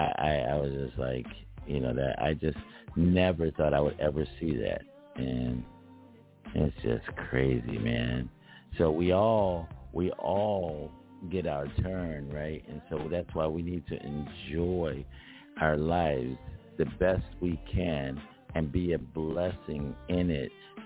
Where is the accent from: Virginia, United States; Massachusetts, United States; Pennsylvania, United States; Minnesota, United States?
Pennsylvania, United States; Philadelphia; I Philly is in the back of my head because I was raised in Philly